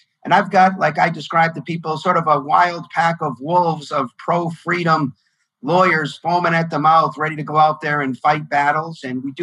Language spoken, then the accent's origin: English; Boston, Massachusetts, United States; also born or lived in Arizona; now in Los Angeles, United States; Well, I'm originally from the Boston area, which makes me a Celtics, Patriots, Red Sox fan.